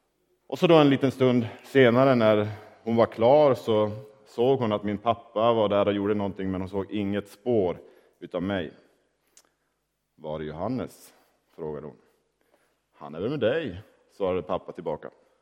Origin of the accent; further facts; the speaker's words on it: Lycksele, Västerbotten County, Sweden; vid en sjö utanför Lycksele, den lilla stad där jag växte upp.